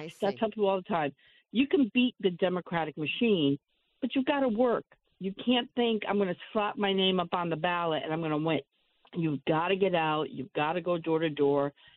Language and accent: English; Bridgeport, Connecticut, United States; You know, I'm born and raised in Bridgeport. I'm a public school graduate.